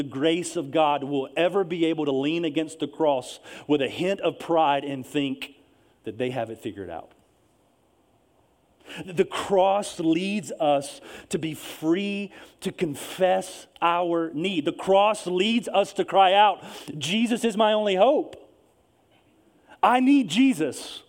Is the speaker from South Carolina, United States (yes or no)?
yes; South Carolina, United States; because I also grew up in, this is home, right? Upstate of South Carolina, born and raised here.